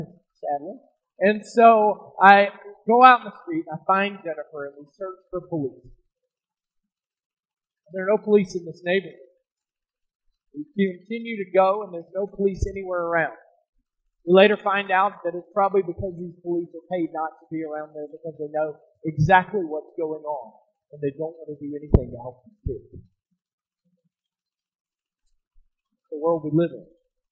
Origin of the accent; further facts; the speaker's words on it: Mississippi, United States; I mentioned that I'm from Mississippi, right?